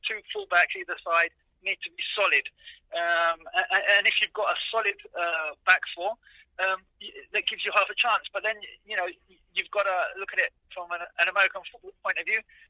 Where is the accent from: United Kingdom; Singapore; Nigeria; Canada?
United Kingdom; London; now in United States; I grew up in London, I played as a kid for a team called Millwall.